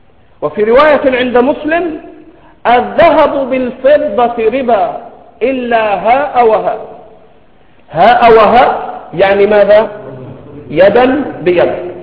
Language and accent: Arabic; Egypt; accent: Egyptian; على لهجتنا المصرية عايز فكة